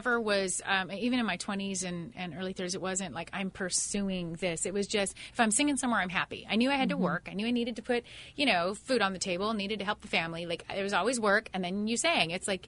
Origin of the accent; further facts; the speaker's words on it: California, United States; And I said, ma'am … I'm from California, and I'm here on my own accord.